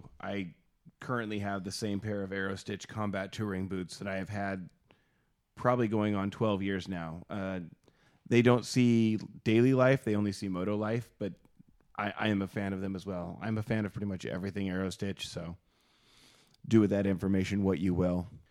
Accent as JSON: {"language": "English", "region": "Oregon", "country": "United States", "tie": "born or raised there", "moved": "yes", "said": "I grew up in Oregon, and when I moved to the Bay Area, I went for a very long time without riding motorcycles"}